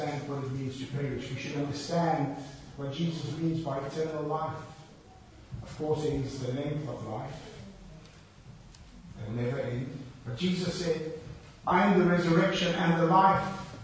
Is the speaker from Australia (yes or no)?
no; South Africa; Now, I come from South Africa